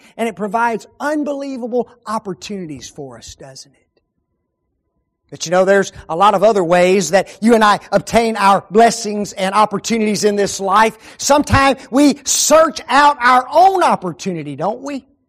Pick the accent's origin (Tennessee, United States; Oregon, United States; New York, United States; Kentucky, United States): Tennessee, United States; Memphis; also born or lived in Dyersburg; My mom and dad moved from New Bern, Tennessee, which is the little town that I was born in. Well, I was born in Dyersburg, but Dyersburg was the big city that had the hospital where I was born. They moved to Memphis